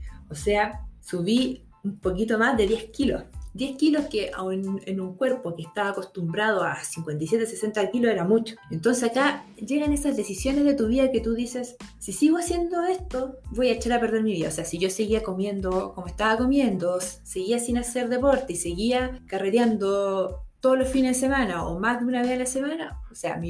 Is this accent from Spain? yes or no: no; Quellón, Los Lagos, Chile; also born or lived in Castro; nací en Castro y viví ahí hasta los 5 años con mi familia. No salí de Chiloé, pero me fui sí al sur de la isla, a la comuna de Quellón.